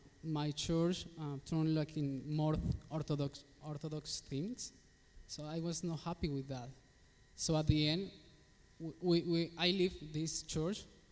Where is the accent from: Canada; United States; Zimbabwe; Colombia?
Colombia; English is a second language; I'm from Colombia, South America. So far from here.